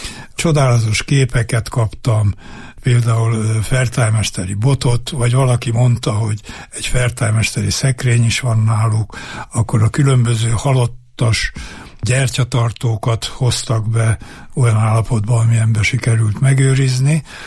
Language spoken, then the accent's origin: Hungarian; Borsod, Borsod-Abaúj-Zemplén, Hungary; born there; azért el kell mondanom, hogy én nem vagyok egri. Én Borsodon születtem véletlenül, és olyan trauma érhette a világot, hogy Borsodot rögtön megszüntették, Edelényhez csatolták, tehát nincs meg a szülőhelyem.